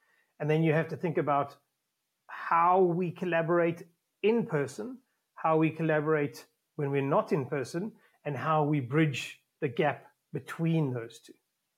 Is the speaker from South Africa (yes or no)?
yes; South Africa; I'm originally from South Africa